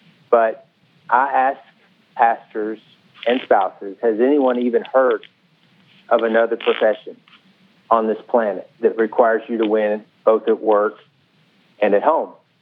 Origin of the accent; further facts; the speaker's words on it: Tyler, Texas, United States; I grew up in Tyler, Texas at Green Acres Baptist Church.